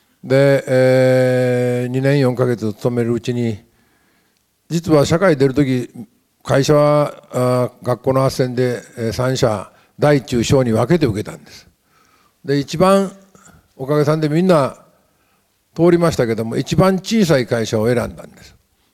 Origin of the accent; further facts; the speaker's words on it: Hyogo, Japan; 私は兵庫県の出身ですから